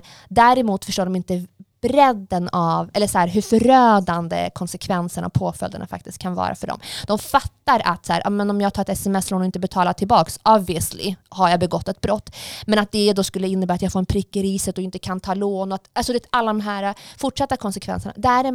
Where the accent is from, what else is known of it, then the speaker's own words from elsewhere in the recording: Jönköping, Jönköping County, Sweden; Jag är väldigt nära min familj och mina barndomsvänner som är kvar hemma i Jönköping.